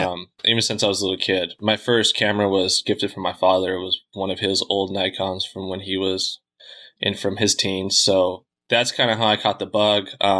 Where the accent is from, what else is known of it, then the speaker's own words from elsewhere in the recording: Eureka, Montana, United States; now in Los Angeles, United States; Born and raised in Montana in a small little logging town, kind of in the northwest corner, pretty much right on the Canadian border.